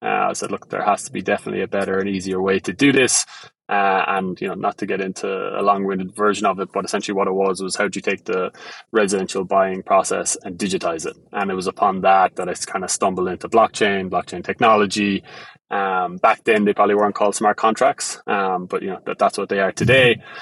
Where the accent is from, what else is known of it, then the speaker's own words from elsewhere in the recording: Ireland; accent: Irish; now in United States; Obviously, you can hear my Irish accent. It's very thick, so I'll slow down as we speak.